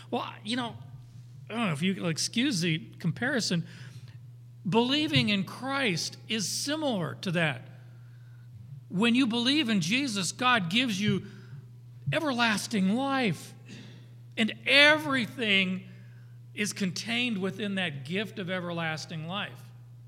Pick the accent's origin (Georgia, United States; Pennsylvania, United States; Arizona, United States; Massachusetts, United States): Arizona, United States; I grew up in Arizona. We swam all the time.